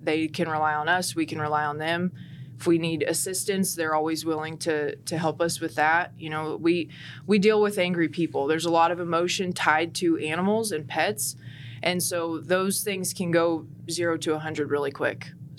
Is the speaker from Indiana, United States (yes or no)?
yes; West Point, Indiana, United States; Okay. So I grew up in West Point, just outside of Lafayette.